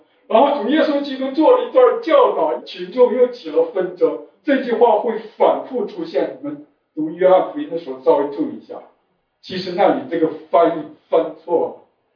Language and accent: Chinese; China; now in Japan; 我小的时候在中国看电影，好人坏蛋一分为二。后来我来日本看日本的电视电影